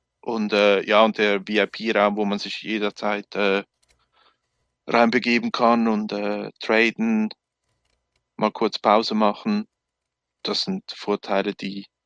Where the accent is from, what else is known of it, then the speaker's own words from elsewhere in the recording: Windisch, Aargau, Switzerland; bin aus der Schweiz, wie man hört